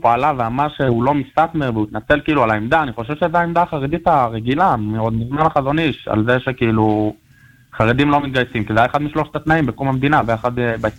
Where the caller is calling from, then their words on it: Beit Shemesh, Jerusalem District, Israel; אני מבית שמש.